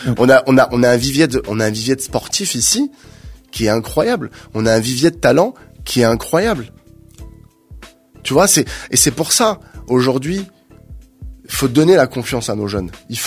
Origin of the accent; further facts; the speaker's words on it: Aubervilliers, Île-de-France, France; j'ai réussi dans le professionnel parce que j'ai grandi à Aubervilliers.